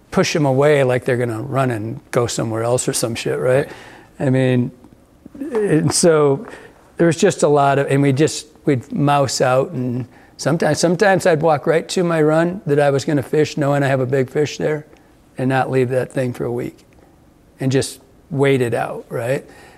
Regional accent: Michigan, United States; what I grew up in Michigan, and I mean, you don't get to just go kill something every time you go hunting

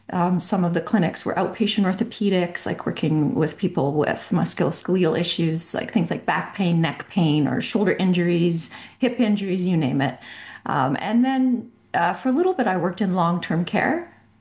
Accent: Saskatchewan, Canada; I was born and raised in Canada from Saskatchewan.

